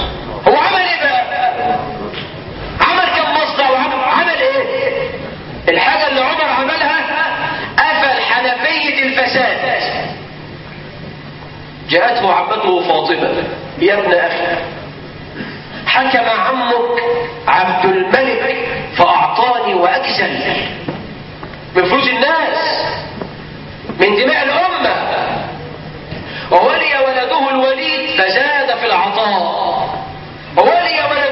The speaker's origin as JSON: {"language": "Arabic", "country": "Egypt", "said": "الهدر، عندنا في مصر كم مستشار في الوزارات؟"}